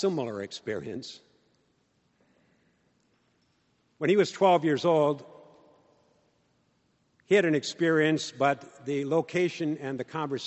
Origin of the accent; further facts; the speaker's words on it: McFarland, Wisconsin, United States; also born or lived in Stoughton; I was born in Stoughton, raised in McFarland.